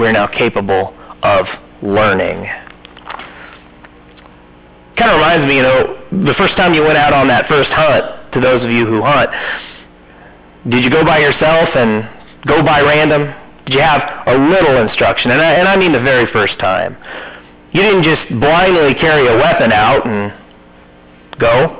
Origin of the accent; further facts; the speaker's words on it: Indiana, United States; You know, I'm convinced that in my home state of Indiana, people just think they know what hunting is.